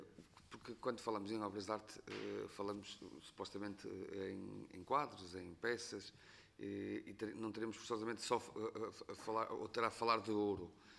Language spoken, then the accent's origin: Portuguese; Viana do Castelo, Portugal; Eu sou oriundo de Viana do Castelo